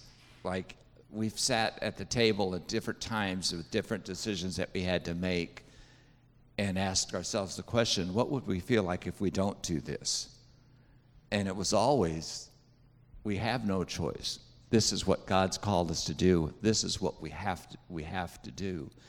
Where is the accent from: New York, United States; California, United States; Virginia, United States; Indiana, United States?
California, United States; I grew up in California in a small little Spanish-speaking church, and that's all I knew.